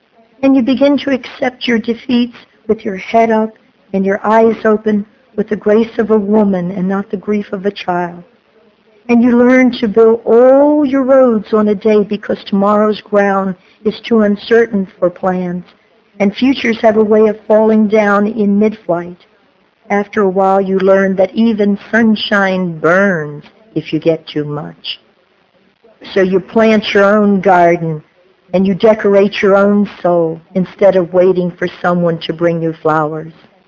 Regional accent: Florida, United States; I said, you don't know me, but I'm an alcoholic from Florida, and I'm going to come in Indiana

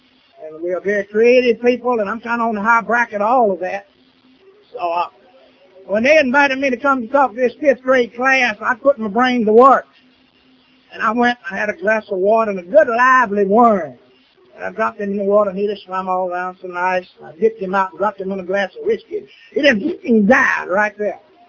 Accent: Lincolnton, Georgia, United States; I'm a very, very, very happy sober alcoholic. Hello, everybody. I'm from Lincolnton, Georgia. Little town, 1,406 people.

